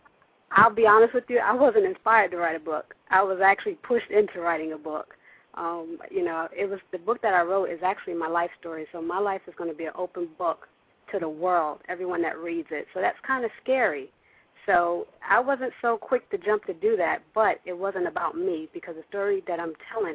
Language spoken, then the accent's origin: English; New York, United States; I'm actually from Sugar Hill, New York.